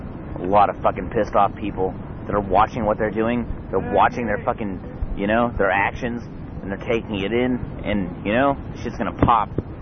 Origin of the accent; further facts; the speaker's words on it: New Mexico, United States; I'm from New Mexico originally.